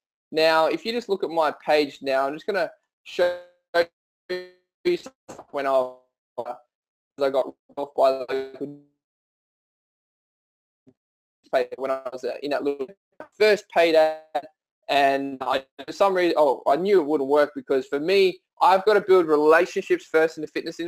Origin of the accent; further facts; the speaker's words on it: Leeton, New South Wales, Australia; It's called I Live in Leeton. This is my hometown.